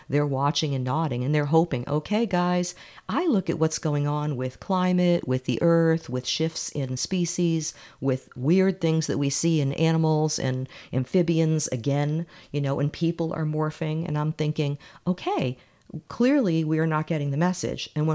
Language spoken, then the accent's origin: English; Massachusetts, United States; I grew up in Massachusetts and I remember W.R. Grace. I remember reading about it in the Boston Globe.